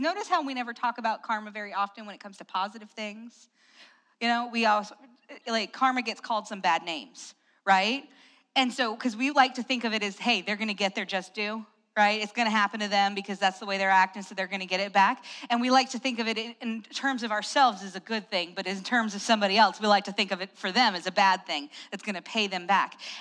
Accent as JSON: {"language": "English", "region": "Appalachia", "country": "United States", "tie": "born or raised there", "said": "because of the cultural context of where I grew up in Appalachia, they make no sense here."}